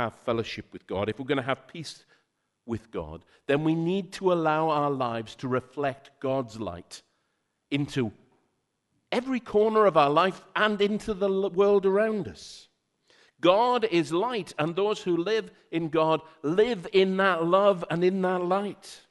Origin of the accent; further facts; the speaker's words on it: North East England, United Kingdom; accent: Geordie; Just recently been in the Northeast, and that's probably why a little bit my Geordie accent's come out a little bit more this time.